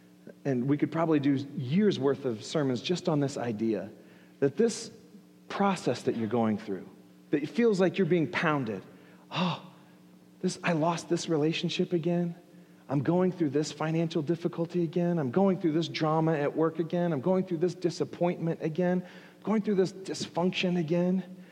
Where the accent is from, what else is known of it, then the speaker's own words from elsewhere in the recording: Tampa, Florida, United States; And our practice fields, I grew up in Tampa, Florida.